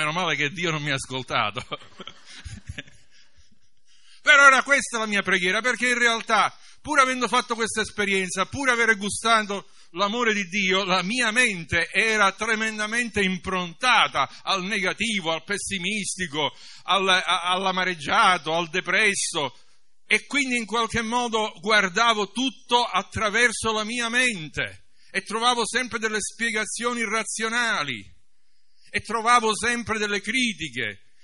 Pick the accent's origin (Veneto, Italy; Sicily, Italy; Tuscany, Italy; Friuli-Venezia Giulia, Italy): Sicily, Italy; Io ho discendenze inglesi, pure se sono siciliano dovreste vedermi piccolo, basso, scuro, invece ho gli antenati che vengono dall'Inghilterra